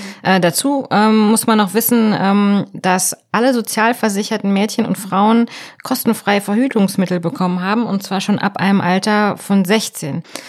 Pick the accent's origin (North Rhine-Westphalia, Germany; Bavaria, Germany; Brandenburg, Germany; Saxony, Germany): North Rhine-Westphalia, Germany; Also ich bin in Nordrhein-Westfalen groß geworden